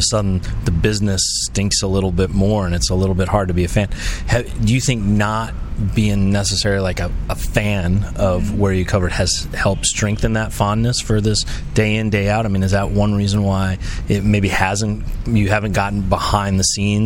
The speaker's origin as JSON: {"language": "English", "town": "Chicago", "region": "Illinois", "country": "United States", "tie": "born there", "said": "I was born in Chicago, and my dad was born in Madison."}